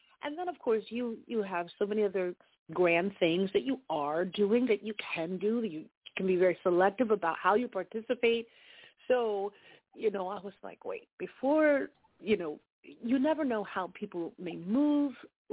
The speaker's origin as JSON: {"language": "English", "town": "Allentown", "region": "Pennsylvania", "country": "United States", "tie": "born or raised there", "said": "I've lived here, born and raised in Allentown all my life."}